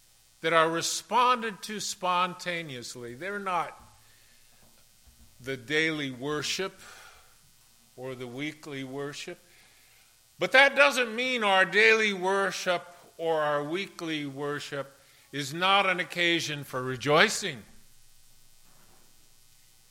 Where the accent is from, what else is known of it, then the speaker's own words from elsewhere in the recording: Omaha, Nebraska, United States; I remember growing up in Omaha, Nebraska, where our college football rivalry was Nebraska and Oklahoma